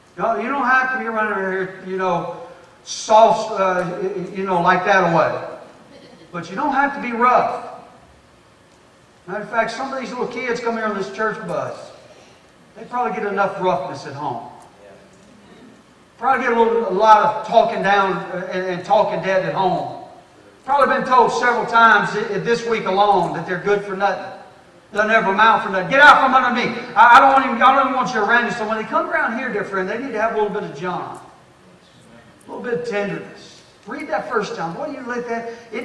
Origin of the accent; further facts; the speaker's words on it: McComb, Mississippi, United States; I grew up in Macomb, Mississippi, and I had a good friend named Jason Brister.